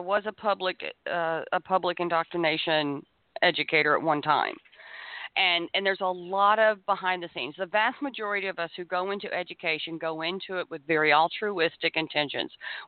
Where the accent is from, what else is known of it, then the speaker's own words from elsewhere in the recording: United States; And that's what we as American people have done.